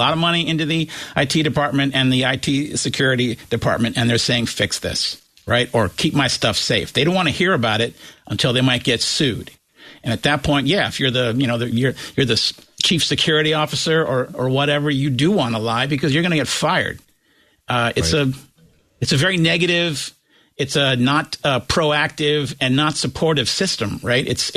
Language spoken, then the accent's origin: English; New York, United States; Look, I'm from New York, so I'm perhaps a shade more cynical than the people at Trend Micro.